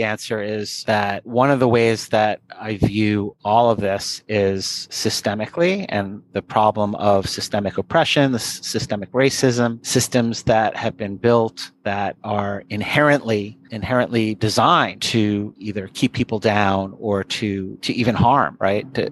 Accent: New York, United States; I'm from New York, so sometimes expletives creep

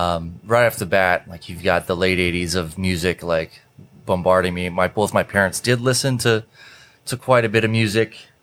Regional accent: Kennesaw, Georgia, United States; also born or lived in Long Island, New York; Yeah, I was born in New York. And there was a hurricane in 1985, like that fall. And my parents were like, let's move to Georgia from Long Island, New York. So there was this little town in metro Atlanta, Kennesaw.

